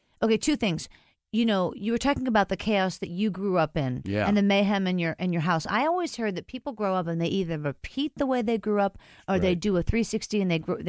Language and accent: English; Pittsburgh, Pennsylvania, United States; He's from Philadelphia, and I'm from Pittsburgh, and you are white, and I am white.